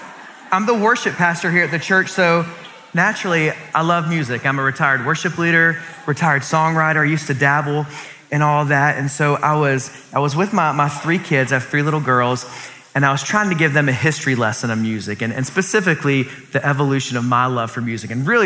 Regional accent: Columbia, South Carolina, United States; I grew up in Columbia, South Carolina. Go Gamecocks.

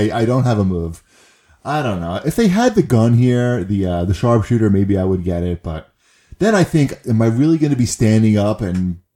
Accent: New York, United States; Yeah, well, what do you want from me? I'm a Jew from New York. What do you want?

